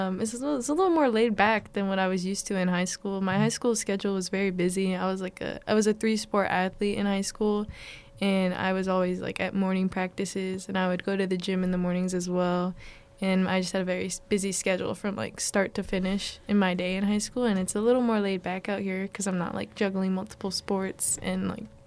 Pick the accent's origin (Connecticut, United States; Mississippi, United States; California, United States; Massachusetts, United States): California, United States; Manteca; so it's like a small town located in the valley. I'm from Manteca.